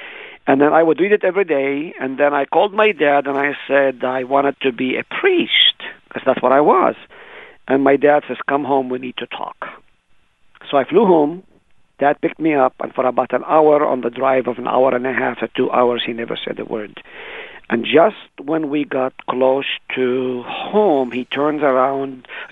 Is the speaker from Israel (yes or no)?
yes; Nazareth, Northern District, Israel; moved away; it wasn't until I came to this country that someone asked me, what is it like growing up in Israel, the home of Jesus Christ? And that was just like just brand new revelation. And when they found out I was from Nazareth